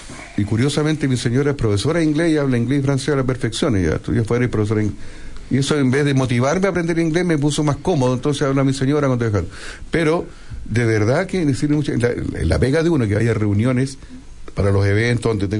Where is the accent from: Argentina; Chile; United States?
Chile; born there; Yo, por suerte, nací en Chile, que hablamos castellano, y como yo hablaba castellano...